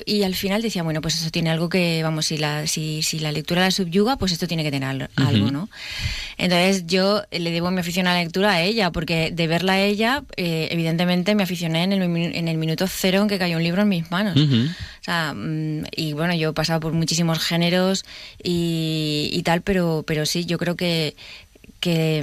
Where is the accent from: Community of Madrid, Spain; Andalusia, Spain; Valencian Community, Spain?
Valencian Community, Spain; Valencia; yo soy de Valencia y vivía en Valencia y justamente pasaba en mi barrio.